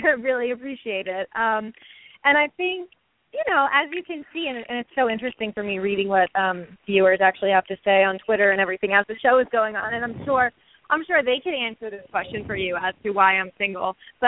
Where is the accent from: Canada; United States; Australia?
United States; New York; Afterwards, I had moved to Westchester. I'm from Westchester originally.